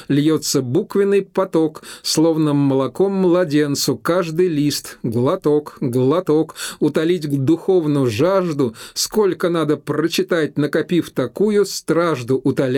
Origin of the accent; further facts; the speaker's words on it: Moscow, Russia; born there; Но я родился в Москве, и я очень люблю приезжать в Москву.